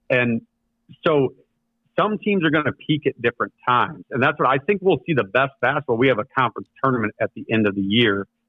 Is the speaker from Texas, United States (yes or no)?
no; Belleville, Illinois, United States; I'm from Belleville. I actually attended Belleville East High School.